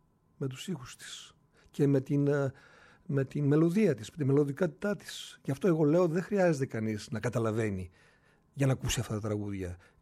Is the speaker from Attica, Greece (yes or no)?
no; Militsa, Western Macedonia, Greece; Για Μιλίτσα στο Γράμμο πάνω και τα βουνά μου, το βουνό μου είναι ο Γράμμος.